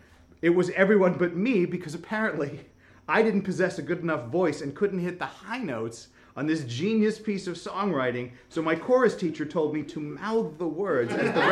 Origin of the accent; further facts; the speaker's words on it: Westwood, Massachusetts, United States; I grew up in Westwood. It was a picturesque suburb about 40 miles south of Boston, with nice homes and rolling lawns.